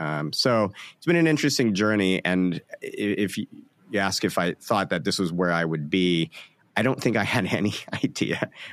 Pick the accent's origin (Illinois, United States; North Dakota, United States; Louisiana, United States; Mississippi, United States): Illinois, United States; now in New York, United States; I grew up in Central Illinois, and so publications were sort of my window into a world outside.